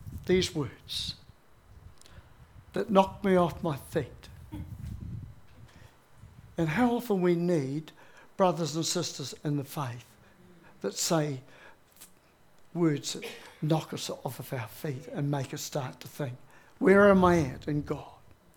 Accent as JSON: {"language": "English", "town": "Dannevirke", "region": "Manawatū-Whanganui", "country": "New Zealand", "tie": "born or raised there", "said": "And we left Auckland, where we were. Carolyn and the children, we went and lived in my hometown of Dannevirke. We found a house out under the Ruahine Ranges."}